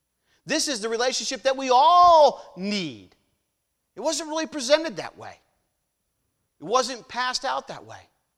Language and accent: English; Pennsylvania, United States; Yes, United Church of Christ. And that's what I grew up in Pennsylvania.